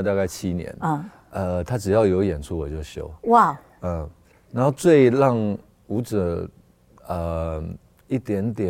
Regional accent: Wanhua, Taipei, Taiwan; 对，它都有一个这样的一个比较低层的人生活的形态。那我从小就在那个地方长大

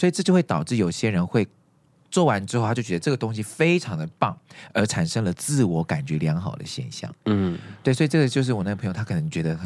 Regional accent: Japan; Chinese is a second language; 我们日本人就是很有那个，你知道，就我们是这样子的民族

